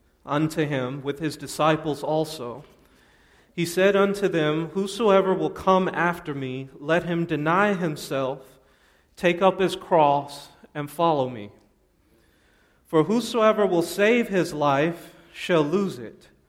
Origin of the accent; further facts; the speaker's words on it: Texas, United States; I'm from Texas. That's how we do it.